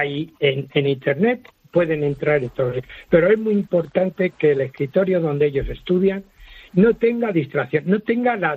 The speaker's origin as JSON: {"language": "Spanish", "town": "Madrid", "region": "Community of Madrid", "country": "Spain", "said": "Yo soy de Madrid."}